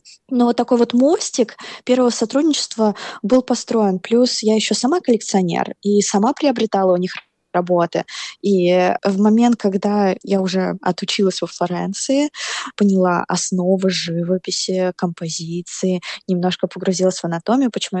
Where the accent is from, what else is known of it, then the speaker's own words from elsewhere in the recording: Saratov, Saratov Oblast, Russia; now in Saint Petersburg, Russia; Я из Саратова переехала в Петербург